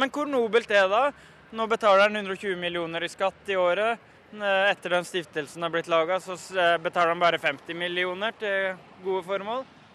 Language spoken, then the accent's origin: Norwegian; Bø, Telemark, Norway; Der jeg vokste opp i Bø i Telemark, verdens vakreste plass